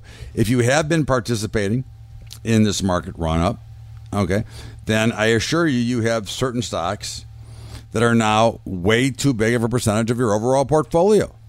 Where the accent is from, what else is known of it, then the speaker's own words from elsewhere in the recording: United States; something that concerns me as an American, as a trader, and as a father and a grandfather.